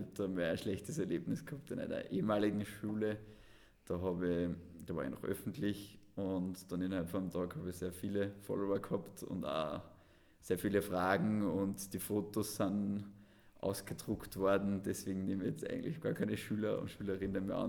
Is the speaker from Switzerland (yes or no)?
no; Scharnstein, Upper Austria, Austria; Also ich bin in Scharnstein aufgewachsen und habe dann die Volksschule eben in Scharnstein gemacht und bin dann 8 Jahre ins Sportgymnasium in Wels gegangen.